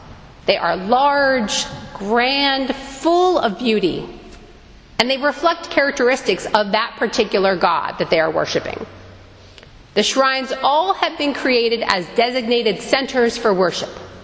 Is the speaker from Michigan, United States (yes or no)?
no; Baltimore, Maryland, United States; So I grew up in Baltimore, which meant that our family usually at least once a summer trekked down to D.C. to see the sights.